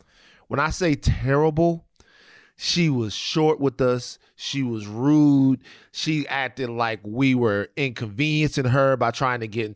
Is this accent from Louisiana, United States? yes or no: yes; Louisiana, United States; I'm from Louisiana. Our systems always be down.